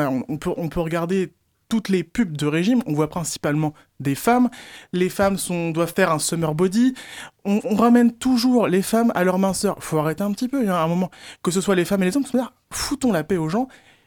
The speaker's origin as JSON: {"language": "French", "region": "Pays de la Loire", "country": "France", "said": "Moi, je suis originaire du Nord Sarthe"}